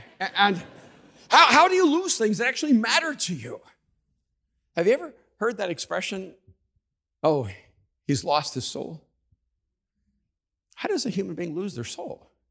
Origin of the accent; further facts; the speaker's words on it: El Salvador; moved away; And I'm an immigrant from El Salvador, and I've lost my passport. Never lose your passport when you're from El Salvador when you're going through Germany.